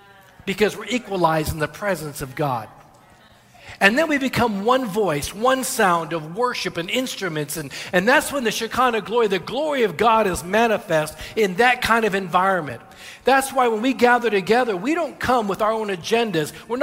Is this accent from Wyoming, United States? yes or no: no; Houston, Texas, United States; maybe because I was from Houston.